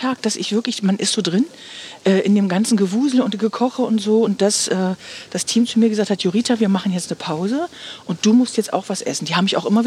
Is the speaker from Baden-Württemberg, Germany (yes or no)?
no; Stendal, Saxony-Anhalt, Germany; dass man in meiner Geburtsstadt auch mal sagt, Mensch, lass uns doch mal was über dich bringen. Du bist ja schließlich ein Stendaler Kind.